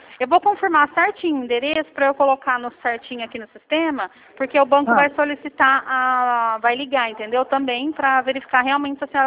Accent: Campinas, São Paulo, Brazil; É, eu sou de Campinas, São Paulo.

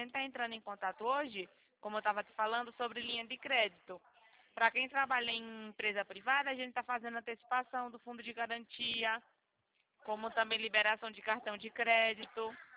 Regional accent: Maceió, Alagoas, Brazil; now in São Paulo, Brazil; a voz do sotaque que eu achei parecido com o meu, eu sou de Maceió. Só que eu tô em São Paulo, né? Trabalhando.

